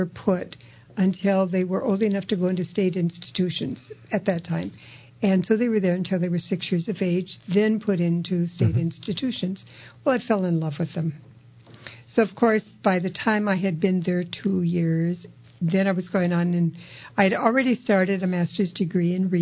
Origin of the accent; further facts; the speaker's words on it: Iowa, United States; I grew up in Northwest Iowa, way out in the snow belt.